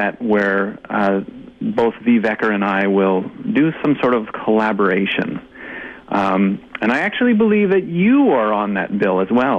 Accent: Winnipeg, Manitoba, Canada; born there; also born or lived in Ontario / Calgary; now in Vancouver, Canada; I'm originally I was born in Winnipeg, and I lived in Ontario for 20 years, and over the last, you know, 15 years, I've been making my way westward. So I lived in Calgary, and I have been living in Vancouver for the last 6 years

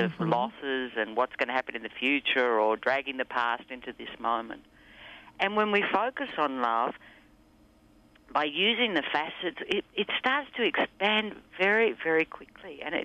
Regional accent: Australia; Yeah, I'm from Australia

